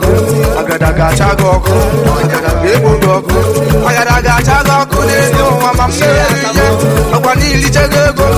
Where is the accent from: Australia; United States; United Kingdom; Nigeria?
Nigeria; I'm a Nigerian